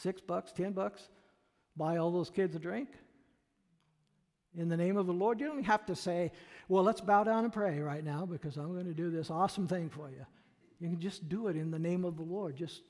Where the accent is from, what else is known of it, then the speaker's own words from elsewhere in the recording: Peoria, United States; I grew up out in Peoria. There was still a lot of farming going on out there.